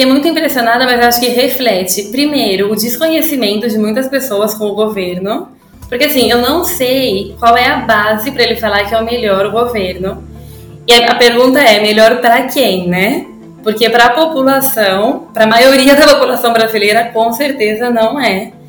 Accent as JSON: {"language": "Portuguese", "country": "Brazil", "lives_now": "Buenos Aires, Argentina", "said": "somos brasileiros residentes em Buenos Aires, brasileiros e brasileiras."}